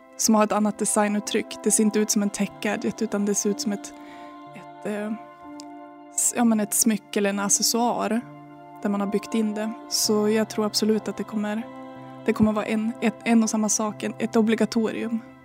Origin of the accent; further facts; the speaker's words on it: Västernorrland County, Sweden; berättelser från området Höga Kusten där jag kommer ifrån.